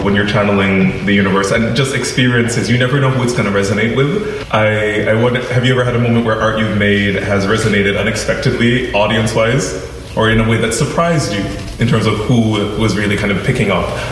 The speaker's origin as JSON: {"language": "English", "country": "Jamaica", "tie": "born or raised there", "said": "So I grew up in Jamaican Pentecost, which was a very difficult experience as a queer, racialized person who was aware of colonialism and all the wildness of being in the Caribbean."}